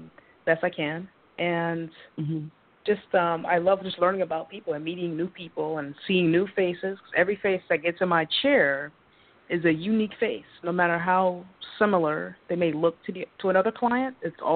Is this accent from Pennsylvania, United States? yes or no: no; North Carolina, United States; moved away; because I came from North Carolina to California to learn to do what I'm doing now, and I was teaching chemistry at the time.